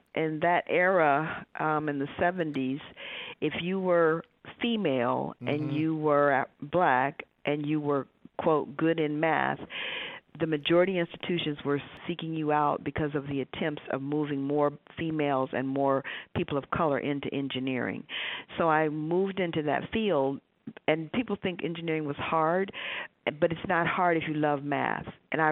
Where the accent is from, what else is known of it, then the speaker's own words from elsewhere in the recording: Cleveland, Ohio, United States; how I envision East Austin to have been is the neighborhood that I grew up in Cleveland. I went to John F. Kennedy High School.